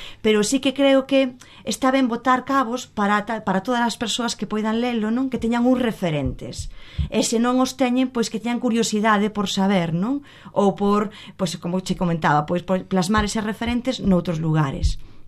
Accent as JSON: {"language": "Galician", "town": "Maniños", "region": "Galicia", "country": "Spain", "said": "Non, eu son de Maniños."}